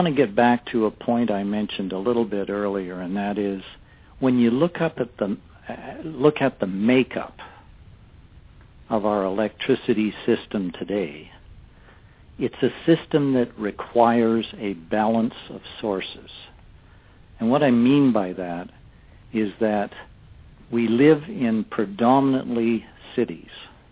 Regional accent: Canada; At the time, as a Canadian, I was sent from my company

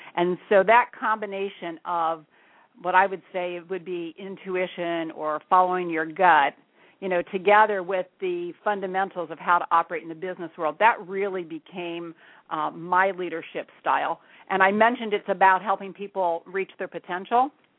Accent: Pennsylvania, United States; also born or lived in Philadelphia; And then I moved from Philadelphia back to my hometown about the mid-80s, and my hometown is in central Pennsylvania.

